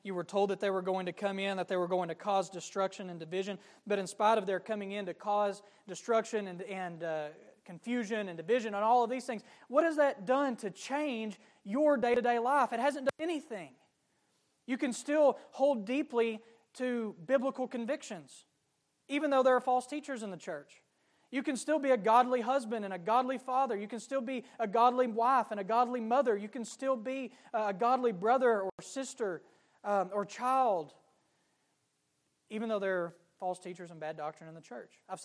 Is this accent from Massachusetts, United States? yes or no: no; Arkansas, United States; I'm from Arkansas, so I've never seen much snow at one time.